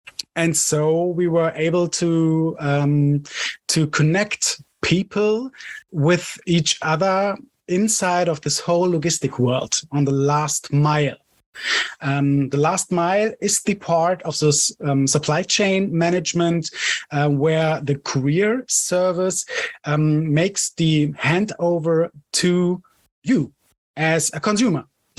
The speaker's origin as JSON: {"language": "English", "town": "Cologne", "region": "North Rhine-Westphalia", "country": "Germany", "second_language": "English", "said": "I'm hopefully 39 in 2 weeks. and I'm from Germany, Cologne."}